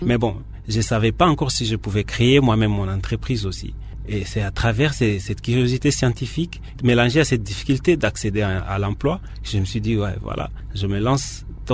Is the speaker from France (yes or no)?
no; Ituri, DR Congo; Souvent, les gens me disent, tu es de l'Ituri, comment tu vas acheter la terre à Kimpese? Et généralement, je réponds, je suis un Congolais, je suis un citoyen du monde aussi.